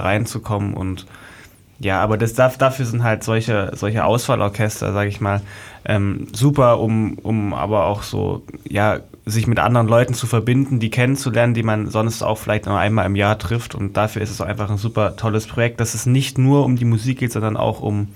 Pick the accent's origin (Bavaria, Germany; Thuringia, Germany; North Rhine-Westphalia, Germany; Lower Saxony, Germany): Thuringia, Germany; Erfurt; Also ich komme ursprünglich auch aus Erfurt